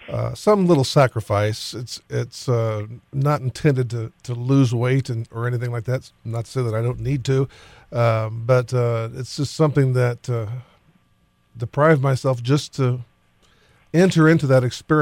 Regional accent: Kansas, United States; And then I moved back to Kansas, my home state, and I heard of this thing called Westboro.

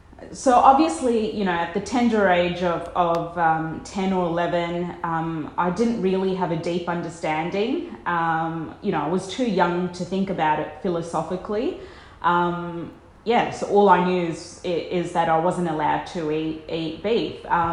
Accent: Sydney, New South Wales, Australia; as a child growing up in Sydney

